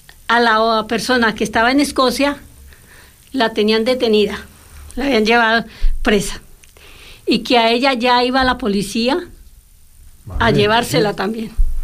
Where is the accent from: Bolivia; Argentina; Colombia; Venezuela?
Colombia; yo soy colombiana